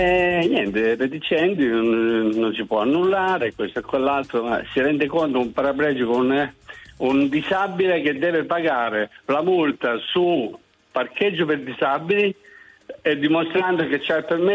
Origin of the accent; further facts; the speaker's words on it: Nereto, Abruzzo, Italy; di Nereto, provincia di Teramo